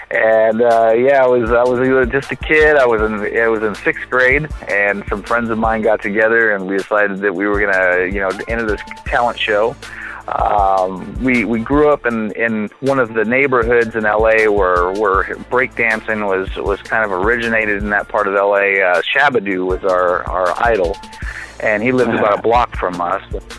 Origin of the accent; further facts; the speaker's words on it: Los Angeles, California, United States; I'm from Los Angeles, California.